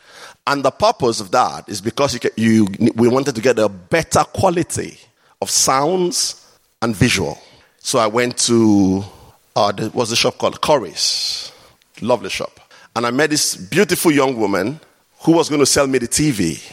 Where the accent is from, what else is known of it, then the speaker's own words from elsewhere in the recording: Nigeria; And being a Nigerian man, I like a bit of patience.